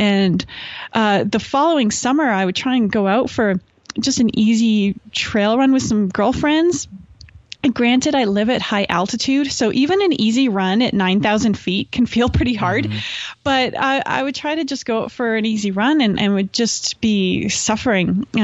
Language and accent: English; Canada; represent my home country of Canada